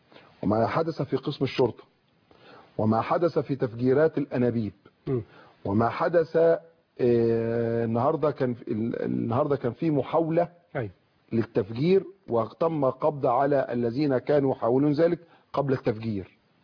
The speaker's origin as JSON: {"language": "Arabic", "country": "Egypt", "said": "نحن جميعا لنا خصوصية عامة كمصريين"}